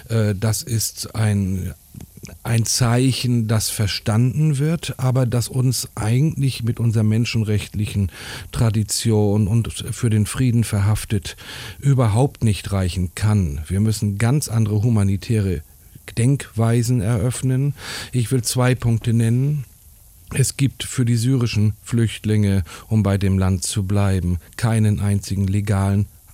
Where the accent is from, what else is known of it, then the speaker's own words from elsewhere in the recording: Münster, North Rhine-Westphalia, Germany; ich sag's in der Stadt Münster, wo ich herkomme, 130 Familien